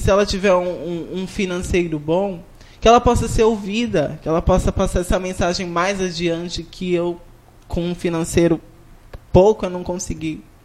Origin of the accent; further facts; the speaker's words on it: Guarujá, São Paulo, Brazil; eu vim do morro, eu sou da Cachoeira, lá do Guarujá, de uma periferia.